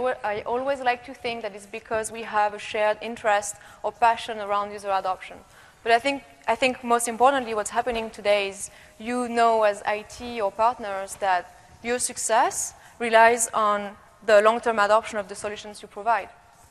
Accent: France; accent: French; English is a second language; now in Redmond, United States; This is a French European accent, and even though I've been based in Redmond, Washington for almost 3 years now, I'm still working on my accent every day

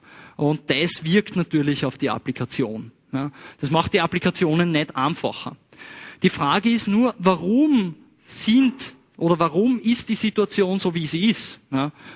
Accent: Austria; wie man so klassischerweise bei uns in Österreich sagen würde

